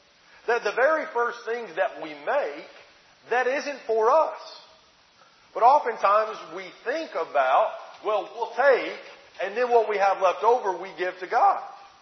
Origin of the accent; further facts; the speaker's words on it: Alabama, United States; I grew up in Alabama. And we had cows on the land.